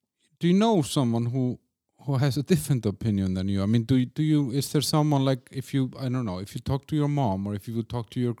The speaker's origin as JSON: {"language": "English", "country": "Iceland", "said": "I'm from Iceland. It's a small country."}